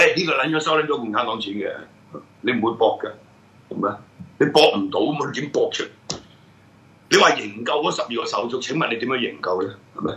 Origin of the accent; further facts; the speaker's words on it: Hong Kong; 我哋香港人爭取咗咁多年